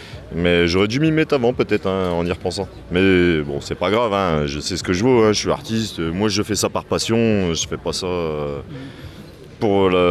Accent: Belgium; Moi, vu que je viens de Belgique, je dois encore bosser

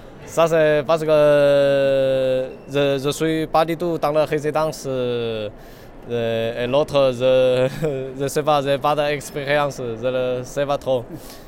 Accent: China; French is a second language; moved away as an adult; now in France; je viens de Chine, je suis né en Chine. Je suis chinois.

